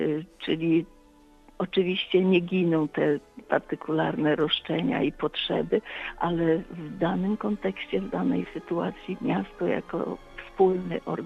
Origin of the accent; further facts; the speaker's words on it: Gdańsk, Pomeranian Voivodeship, Poland; wiedząc, że jestem gdańszczanką i zakochaną